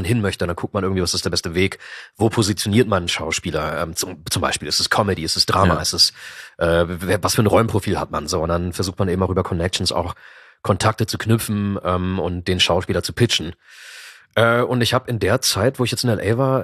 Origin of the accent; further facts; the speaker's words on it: Germany; Zu Hause haben wir Griechisch gesprochen. Ich spreche auch akzentfreies Griechisch, also wie Native quasi. Und Deutsch, klar ist klar, ich bin in Deutschland geboren und groß geworden.